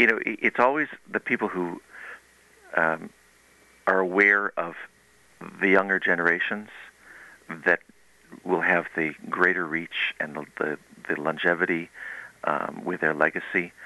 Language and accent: English; California, United States; a little kid growing up in the San Fernando Valley, California